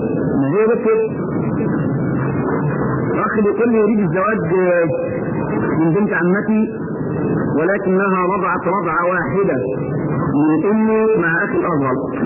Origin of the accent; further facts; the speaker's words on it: Egypt; وعندنا في مصر ناس بتقبل الحجره